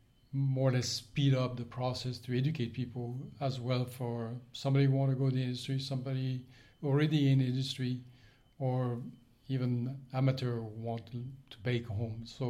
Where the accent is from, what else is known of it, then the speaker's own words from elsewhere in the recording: Saint-Malo, Brittany, France; English is a second language; now in United States; I'm from France, northwest Brittany, the city Saint-Malo.